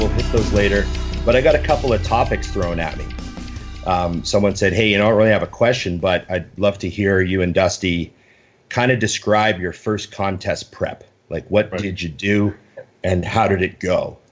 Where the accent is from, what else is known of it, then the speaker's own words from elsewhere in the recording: Canada; Well, I'm Canadian, so it's yes.